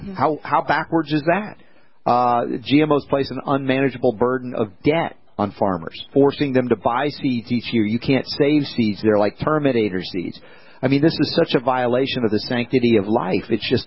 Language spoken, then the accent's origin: English; United States; because as an American, I was raised where food, if it was cheap and fast and easy, that was enough.